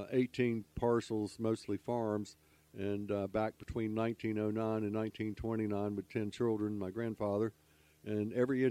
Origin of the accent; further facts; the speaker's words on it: Charlotte, North Carolina, United States; moved away; I grew up in Charlotte but in my younger years, but I think it was 280,000 people when I left in 74.